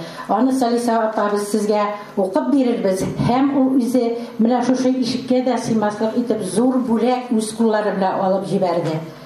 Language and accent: Tatar; Tatarstan, Russia; Без менә ерактан Минзелә районыннан бүген сезгә кунакка безнең өчен бик тә кадерле булган Сәлисә ханымны тәбрик итәргә килдек.